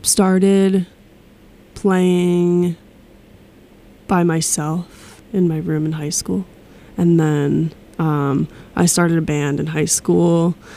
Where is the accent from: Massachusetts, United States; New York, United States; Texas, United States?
Massachusetts, United States; Winthrop; I'm from Winthrop, Massachusetts.